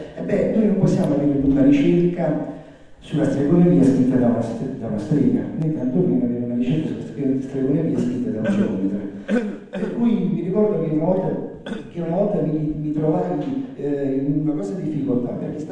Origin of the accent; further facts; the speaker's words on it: Salerno, Campania, Italy; io provengo da Salerno